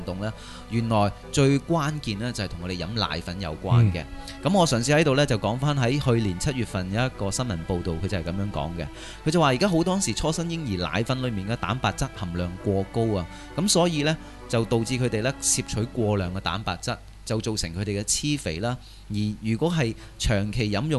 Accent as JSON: {"language": "Cantonese", "country": "Hong Kong", "said": "我们香港人"}